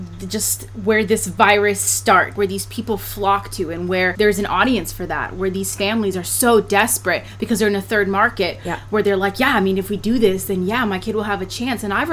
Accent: Pembroke Pines, Florida, United States; also born or lived in Brazil / Virginia; because I'm from Brazil, as some of you listeners might know. And when I moved to the States, I lived in Virginia for a couple of years, but mostly grew up in Pembroke Pines, Florida, which is like 10 minutes away from Hollywood, Florida.

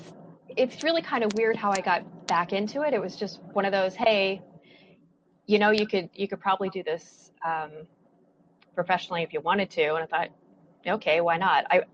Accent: Syracuse, New York, United States; I grew up in Syracuse as well. That was all like from age 10 on, Syracuse, I always considered my home.

